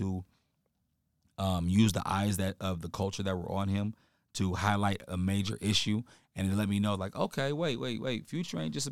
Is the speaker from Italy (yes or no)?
no; Las Vegas, Nevada, United States; I'm born and raised in Las Vegas, and I can tell you right now that this mixtape completely took over the city.